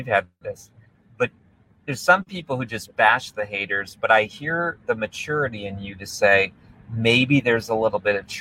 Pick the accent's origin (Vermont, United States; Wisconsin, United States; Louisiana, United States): Wisconsin, United States; Milwaukee; which I grew up in Milwaukee